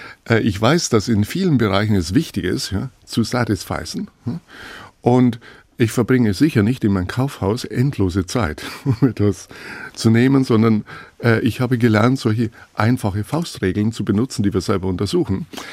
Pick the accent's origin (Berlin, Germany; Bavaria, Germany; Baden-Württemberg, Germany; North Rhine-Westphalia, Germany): Bavaria, Germany; Munich; Ich bin in München aufgewachsen. Also ich kann durchaus Deutsch.